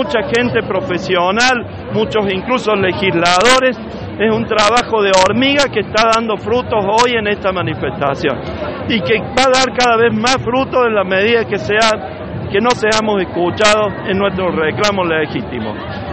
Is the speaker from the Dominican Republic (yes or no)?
no; Córdoba, Argentina; yo soy de acá de Córdoba, geógrafo